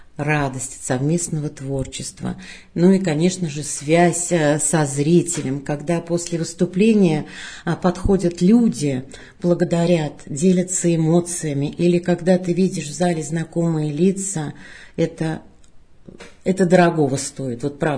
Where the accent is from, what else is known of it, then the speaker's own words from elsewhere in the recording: Ostashkov, Tver Oblast, Russia; все детство мое прошло в Осташкове, занималась и в Доме пионеров художественной самодеятельностью, посещала танцевальный коллектив, занималась во Дворце культуры юбилейной